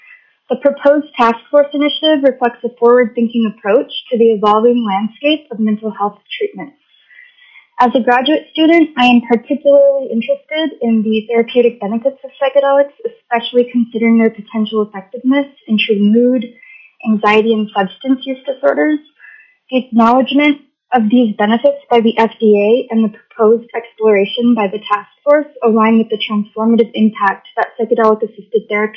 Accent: Cake, Alaska, United States; Growing up in the Native community of Cake, Alaska, exposed me firsthand to the devastating impacts of substance abuse and suicide.

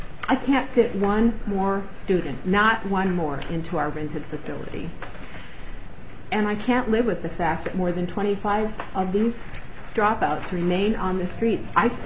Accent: Anchorage, Alaska, United States; I want you to know I was born and raised in Alaska. I grew up in Anchorage. I graduated from high school in Fairbanks and started my college work there.

